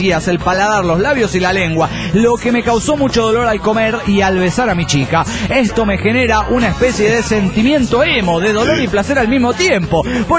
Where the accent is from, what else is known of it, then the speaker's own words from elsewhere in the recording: Mexico City, Mexico; del DF Mexicano.